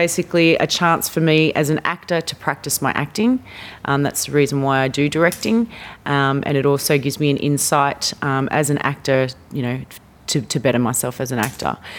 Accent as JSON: {"language": "English", "country": "Taiwan", "said": "But I'm actually from Taiwan. My parents, my mum's from Taiwan and my dad's Australian. So I have a Chinese background, an Asian background"}